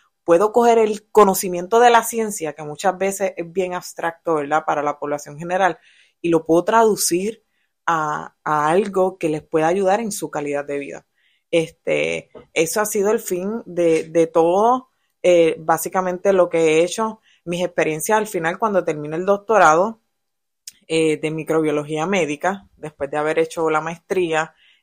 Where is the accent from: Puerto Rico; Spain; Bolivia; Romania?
Puerto Rico; Villalba; yo me crié en el campo, en Villalba, una familia gigante, muchos enfermeros, muchos maestros, nadie había estudiado más allá, ¿verdad? De su bachillerato.